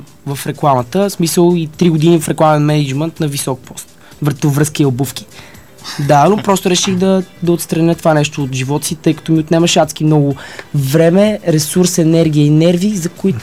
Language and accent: Bulgarian; Sofia, Sofia City, Bulgaria; Слатина де Женейро.